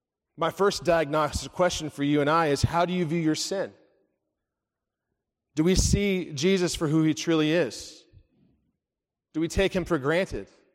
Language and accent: English; Springfield, Missouri, United States; also born or lived in Branson; I grew up in Missouri, in Springfield, in Branson, Missouri. If you've ever been to Branson, I got out. Not many do. And I grew up, we didn't have a lot.